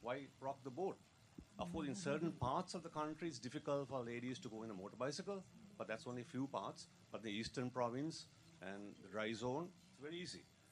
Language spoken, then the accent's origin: English; Sri Lanka; English is a second language; from Sri Lanka.